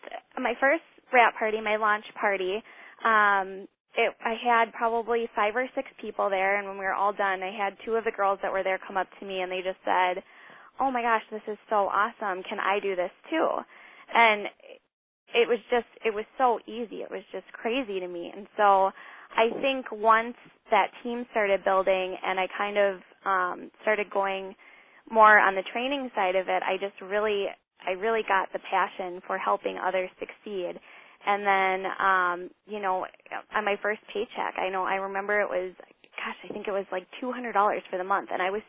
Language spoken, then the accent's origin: English; Minneapolis–Saint Paul, Minnesota, United States; I'm from the Twin Cities, Minnesota.